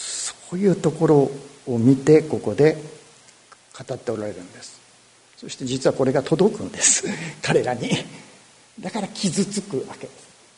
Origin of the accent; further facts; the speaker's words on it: Tsuyama, Okayama, Japan; 津山っていうところで生まれ育ったんですが、そこに行くと、もう十数年行ってないんですけど、10年近く私は津山に足踏み入れてませんが、